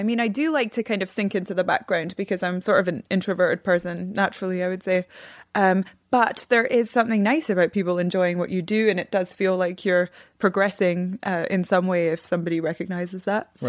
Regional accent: Scotland, United Kingdom; I'm from Scotland

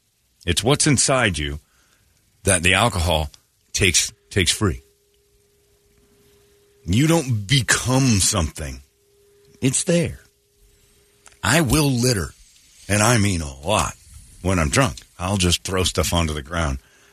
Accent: Indiana, United States; growing up in Indiana.

